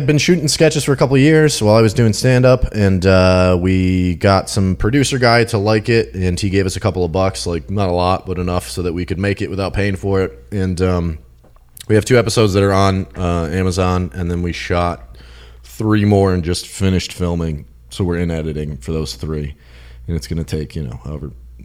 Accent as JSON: {"language": "English", "region": "New England", "country": "United States", "tie": "born or raised there", "said": "But where I come from, it's like, dude, I grew up in New England, like, middle class, the lower middle class"}